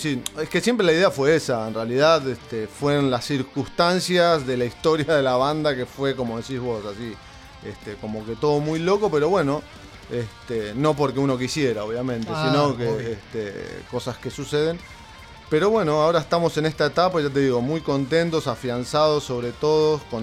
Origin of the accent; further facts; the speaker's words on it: El Palomar, Buenos Aires Province, Argentina; Yo soy del oeste, ahí en Palomar